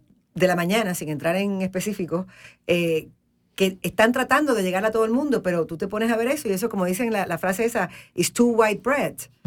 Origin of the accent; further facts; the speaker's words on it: Puerto Rico; now in United States; Yo crecí con subtítulos en Puerto Rico.